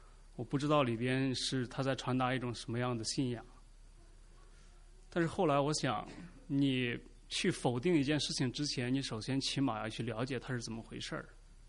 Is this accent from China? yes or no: yes; China; 是在 BSU 读书，我来自中国大陆。